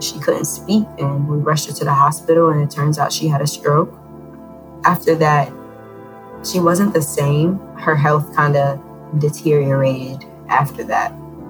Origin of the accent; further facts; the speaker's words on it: Bronx, New York, United States; I grew up in Soundview Projects in the Bronx, New York, which was not an easy area to grow up in. I was the last of 9 children.